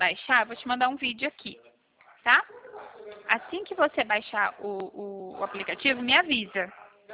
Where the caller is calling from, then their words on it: Cornélio Procópio, Paraná, Brazil; Oi, nós somos de Cornélio Procópio, Paraná.